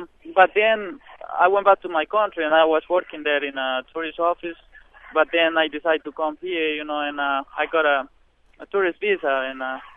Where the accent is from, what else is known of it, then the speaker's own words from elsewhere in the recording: El Salvador; moved away as an adult; now in United States; And I am from El Salvador. I love my country, but I also love, you know, the United States.